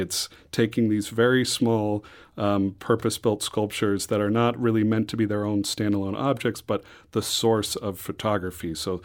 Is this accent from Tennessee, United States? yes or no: no; St. Louis, Missouri, United States; also born or lived in Los Angeles; I grew up in St. Louis, and when I moved back to St. Louis from Los Angeles, I learned about the Gateway Lug